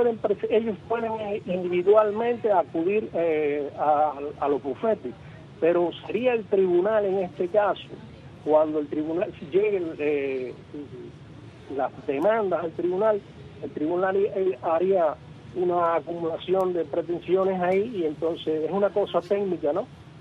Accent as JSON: {"language": "Spanish", "country": "Cuba", "said": "como ciudadano cubano"}